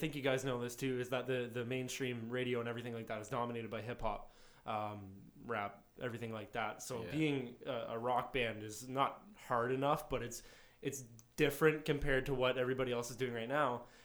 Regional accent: Waterloo, Ontario, Canada; I understand because I'm from Waterloo.

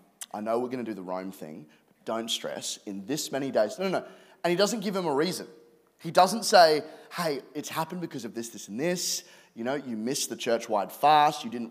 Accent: Brisbane, Queensland, Australia; I'm from Brisbane and I am married to a lovely lady called Anna.

